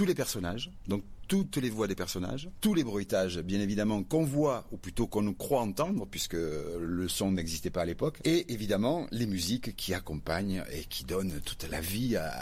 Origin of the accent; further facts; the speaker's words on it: Marseille, Provence-Alpes-Côte d'Azur, France; Oui, alors je suis de Marseille, donc ce qui veut dire que je suis pas très très loin.